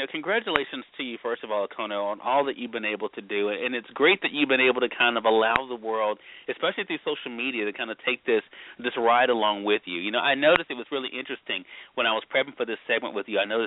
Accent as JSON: {"language": "English", "region": "Mississippi", "country": "United States", "said": "we're both from Mississippi, you know, proud to call Mississippi, you know, home."}